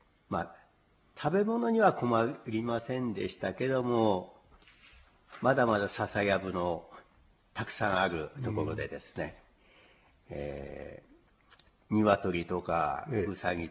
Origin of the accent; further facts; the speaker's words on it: Sapporo, Hokkaido, Japan; はい、札幌市南区石山の出身です。